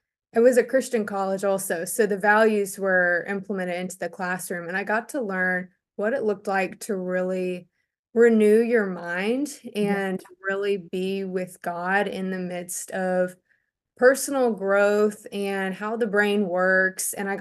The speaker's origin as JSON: {"language": "English", "region": "Missouri", "country": "United States", "tie": "born or raised there", "moved": "as an adult", "lives_now": "Raleigh, United States", "said": "basically I grew up in Missouri and then went to college in South Carolina where I played tennis and felt really called to move to Raleigh a couple years ago."}